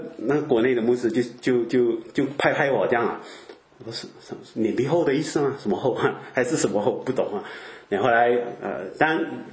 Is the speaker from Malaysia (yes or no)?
yes; Malaysia; also born or lived in Canada; 我以前在加拿大的时候，我在说马来西亚人呢，我们中文都不好啊。